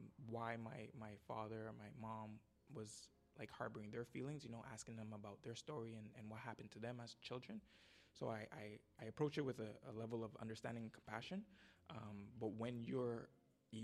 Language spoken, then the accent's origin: English; Montreal, Quebec, Canada; I grew up in Little Burgundy.